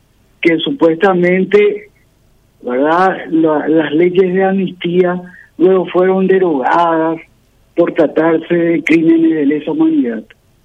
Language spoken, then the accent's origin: Spanish; Paraguay; yo como paraguayo